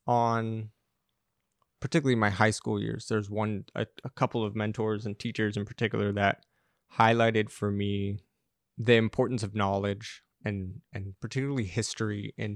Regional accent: Los Angeles, California, United States; people ask about this sort of progression to being a farmer growing up in Los Angeles.

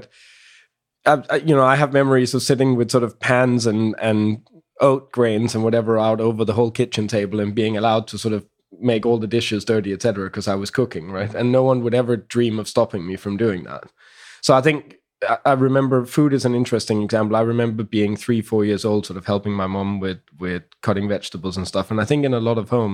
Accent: Copenhagen, Capital Region of Denmark, Denmark; I grew up in Copenhagen.

